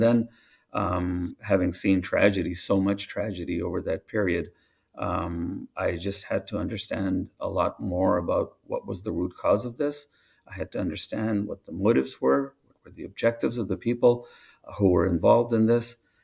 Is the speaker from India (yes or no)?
yes; India; No, I'm originally from India.